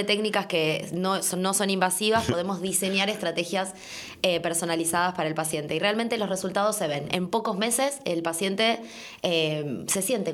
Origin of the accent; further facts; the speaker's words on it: Argentina; De donde vengo yo, de mi tierra, de Argentina, se puede formular exactamente qué cantidad de cada producto necesitamos